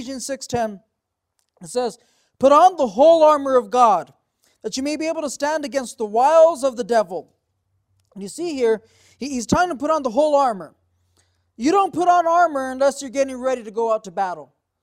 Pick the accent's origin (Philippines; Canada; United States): United States; Albuquerque, New Mexico; I grew up in the South Valley. I grew up right down on Bonaguidi.